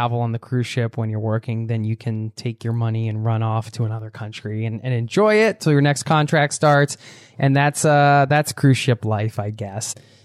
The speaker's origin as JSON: {"language": "English", "country": "United States", "said": "So you're Canadian. I'm from the States."}